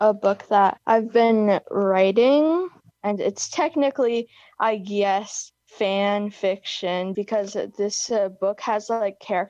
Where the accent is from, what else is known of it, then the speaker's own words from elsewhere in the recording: Hudson, New York, United States; I'm from Hudson.